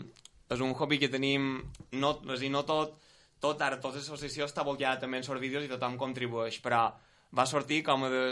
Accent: Sant Llorenç des Cardassar, Balearic Islands, Spain; xerrant entre que som de Sant Llorenç

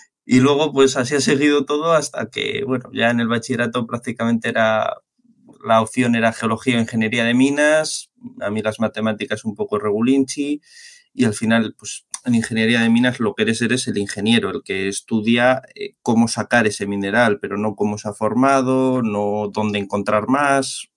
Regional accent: Barakaldo, Basque Country, Spain; yo nací en un pueblo, bueno, nací en Baracaldo, pero nací aquí en la zona de Vizcaya, y al final es una zona que se la llama la zona minera. Entonces esto estaba lleno de minas.

